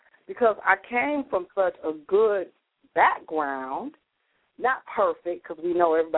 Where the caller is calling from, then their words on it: Detroit, Michigan, United States; I'm calling from Detroit, Michigan.